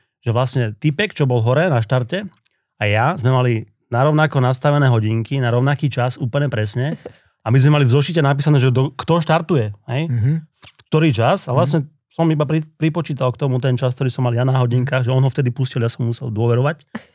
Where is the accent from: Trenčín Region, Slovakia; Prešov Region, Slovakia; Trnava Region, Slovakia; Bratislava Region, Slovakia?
Trenčín Region, Slovakia; Považská Bystrica; U nás v Považskej Bystrici, keď som bol nejak na strednej škole